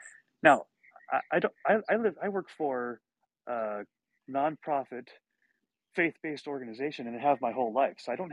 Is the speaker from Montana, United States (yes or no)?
yes; Montana, United States; So the fact that we can raise two children in Southern California in a single family home is nothing short of a miracle. And I grew up